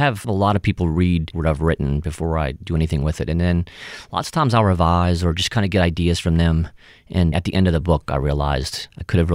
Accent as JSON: {"language": "English", "town": "New Orleans", "region": "Louisiana", "country": "United States", "tie": "born or raised there", "said": "that's because I grew up in New Orleans on a porch, you know, talking to people."}